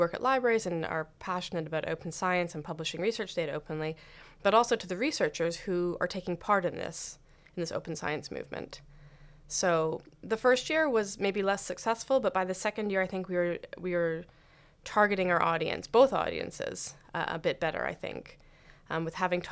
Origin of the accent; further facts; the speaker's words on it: Canada; moved away as an adult; also born or lived in Germany / South Africa; now in Norway; I am originally from Canada. I did my PhD in Canada about 15 years ago, I guess now.